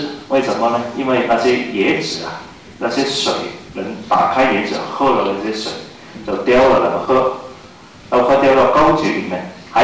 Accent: China; 我们发现我们中国人也很体会这个流离嘛，我们都在流浪

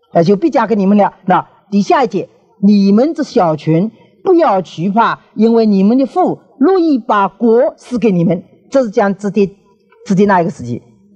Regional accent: China; 那这样子说起来，我们中国人有点像犹太人啊。我们中国人一直来也用什么代替神呢？

